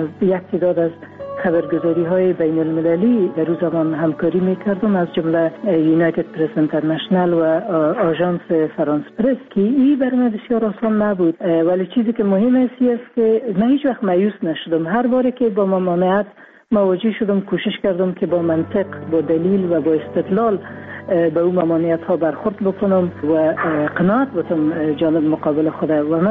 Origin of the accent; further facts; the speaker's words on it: Afghanistan; در افغانستان ما اول افغان هستیم بعد از اون مسلمان هستیم.